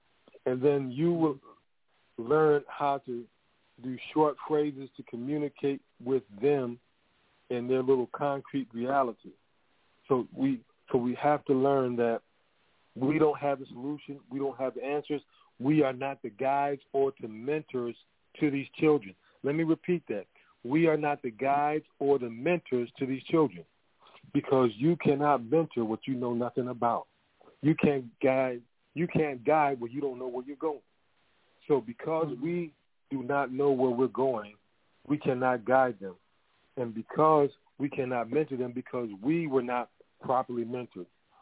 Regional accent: Harlem, New York, United States; So I came through that from Harlem to doctor

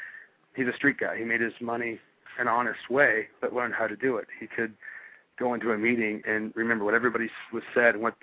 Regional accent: the South, United States; I come from the South. You know what that's like.

